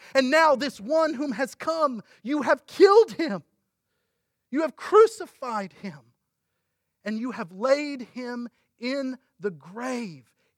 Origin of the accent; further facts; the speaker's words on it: McKinney, Texas, United States; I grew up in McKinney, Texas. I love going and taking my kids back there.